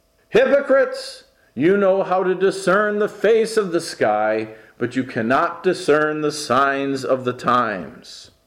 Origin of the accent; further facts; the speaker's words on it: Midwest, United States; I grew up in the Midwest, as you know, near the Great Lakes, Lake Michigan. We would stand on the shores of Lake Michigan, and you could not see the other side.